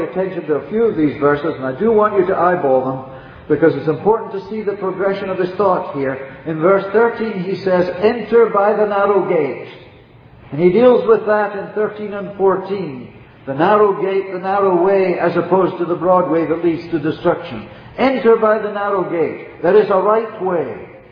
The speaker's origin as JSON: {"language": "English", "town": "Edinburgh", "region": "Scotland", "country": "United Kingdom", "tie": "born or raised there", "said": "The oldest building in my hometown, Edinburgh in Scotland, is a little stone chapel that is perched up on the top of the Castle Rock."}